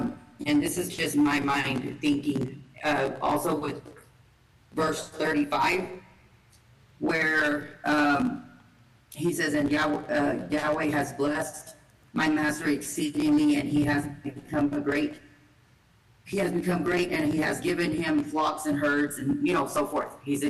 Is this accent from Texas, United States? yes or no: yes; Odessa, Texas, United States; I'm from Odessa, Texas.